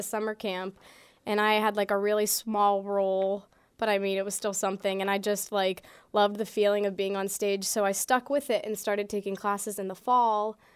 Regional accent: Bethel Park, Pennsylvania, United States; I'm from Bethel Park. I'm 18 years old

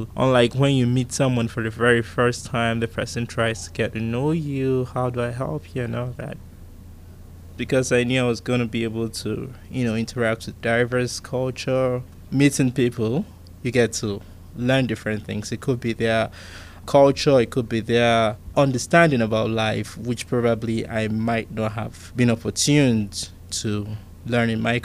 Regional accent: Nigeria; born there; I was born in Nigeria. I was born on the 25th of July, 1985.

